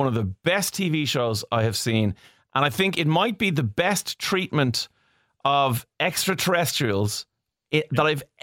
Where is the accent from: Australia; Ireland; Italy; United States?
Ireland; I know it means more to us as Irish people than it will to the rest of the world